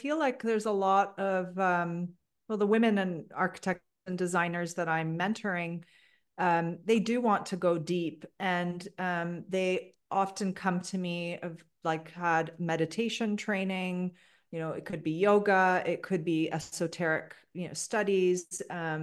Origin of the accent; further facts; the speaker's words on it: Canada; I was born and raised in Canada.